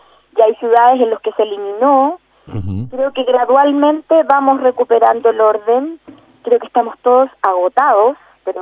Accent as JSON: {"language": "Spanish", "country": "Chile", "said": "yo amo mi país y sé que vamos a ser capaces de salir y de que la luz le va a ganar a la oscuridad y que vamos a ser capaces. Confío, si bien no me gusta la clase política de ningún país, confío en la capacidad que ha tenido Chile siempre"}